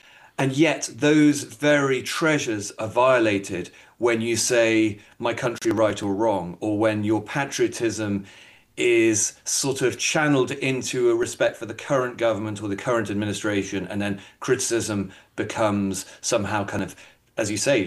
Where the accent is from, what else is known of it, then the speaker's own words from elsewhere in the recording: United Kingdom; It's funny for me to be saying this as a Brit